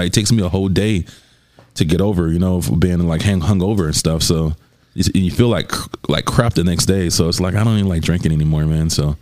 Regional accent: Georgia, United States; So like I said in the beginning, I'm from the South. So I'm from Southern, from Georgia.

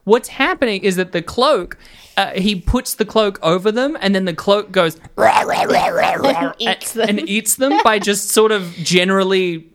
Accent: Australia; I have no concept as an Australian of whether it was like lovingly made by Mexicans

